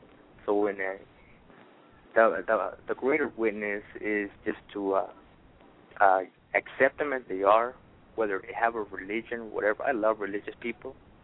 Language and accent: English; León, Guanajuato, Mexico; I'm a Mexicano. I'm from León, Guanajuato, Mexico. I speak both languages, Spanglish and English.